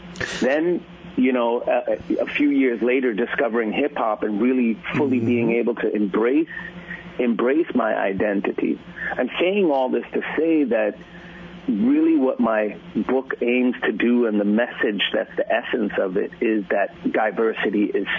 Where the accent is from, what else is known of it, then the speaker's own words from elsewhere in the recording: Sweden; And growing up in Sweden, I never felt entirely Swedish, but also I never felt entirely American. I was never entirely black or entirely white